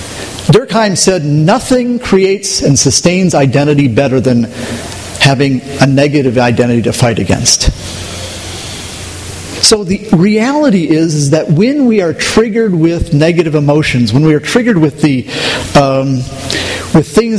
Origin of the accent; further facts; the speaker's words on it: Milwaukee, Wisconsin, United States; I grew up in Milwaukee. There were all sorts of Germans.